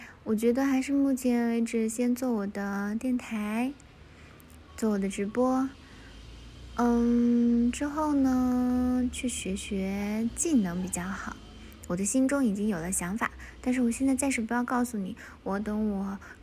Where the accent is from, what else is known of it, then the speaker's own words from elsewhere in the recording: Guiyang, Guizhou, China; 用我们贵阳的方言就是说，画两个圈圈把它抖起